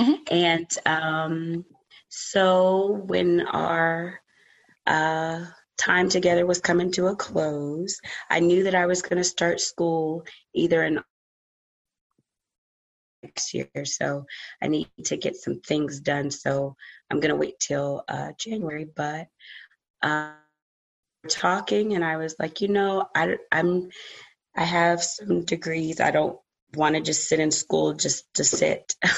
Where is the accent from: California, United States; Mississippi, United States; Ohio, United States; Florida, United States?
Ohio, United States; from Ohio.